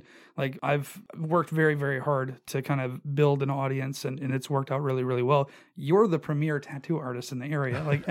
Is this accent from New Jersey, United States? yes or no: no; Eau Claire, Wisconsin, United States; Doing 7 years part-time on a country music station back in my hometown of Eau Claire, Wisconsin, and didn't have a full-time opportunity.